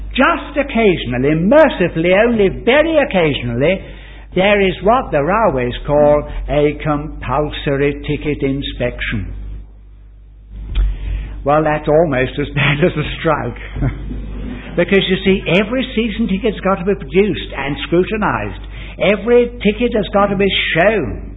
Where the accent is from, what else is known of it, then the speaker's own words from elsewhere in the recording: Croydon, London, United Kingdom; I come from Croydon, which is the most southerly point of the vast Greater London area